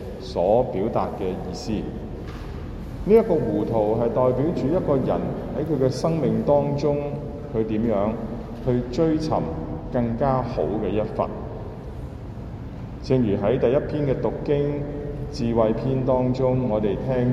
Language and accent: Chinese; China; 因为在我们中国人的文化当中呢